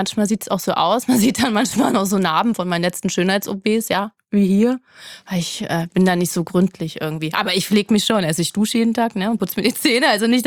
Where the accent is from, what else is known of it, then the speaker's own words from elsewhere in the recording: Berlin, Germany; Aus Berlin.